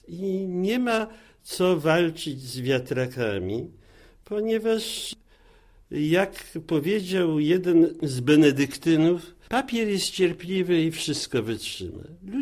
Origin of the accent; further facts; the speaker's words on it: Lviv, Lviv Oblast, Ukraine; U nas we Lwowie, wychował się w inteligenckim domu, ten zakres wiedzy o świecie był rzeczą zupełnie naturalną.